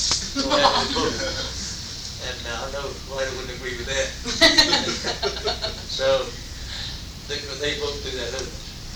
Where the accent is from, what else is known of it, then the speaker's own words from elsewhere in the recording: Danville, Virginia, United States; But I was born and raised in Danville, in the southern part of Virginia, right near the North Carolina line. Matter of fact, a lot of people don't think I'm from North Carolina, with this bingo.